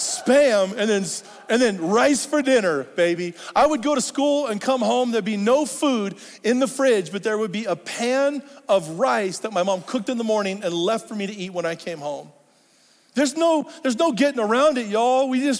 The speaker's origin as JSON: {"language": "English", "town": "Portland", "region": "Oregon", "country": "United States", "tie": "born or raised there", "said": "My mom, we grew up in Portland, Oregon, and we were poor, okay? I was poor. I was a poor Filipino kid."}